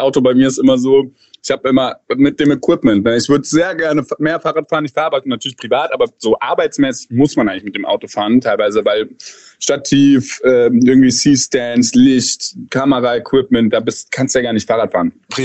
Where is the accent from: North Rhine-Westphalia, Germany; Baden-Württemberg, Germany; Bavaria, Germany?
North Rhine-Westphalia, Germany; Cologne; now in Berlin, Germany; ich bin in Köln aufgewachsen, wohne jetzt in Berlin.